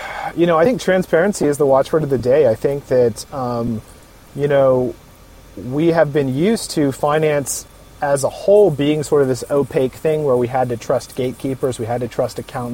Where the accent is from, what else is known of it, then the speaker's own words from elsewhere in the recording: Pensacola, Florida, United States; also born or lived in Army; So I'm originally from Pensacola. This is my hometown, but I moved away 15 years, and I was in the Army for a while, and then I ran a couple of companies, and I moved back here into 2012.